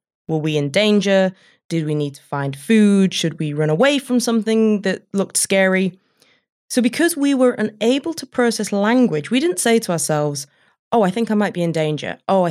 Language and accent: English; Yorkshire and the Humber, United Kingdom; accent: East Yorkshire; which sounds particularly comical with my East Yorkshire accent